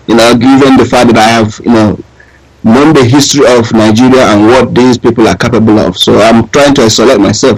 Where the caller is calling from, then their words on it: New Zealand; I'm calling you from New Zealand.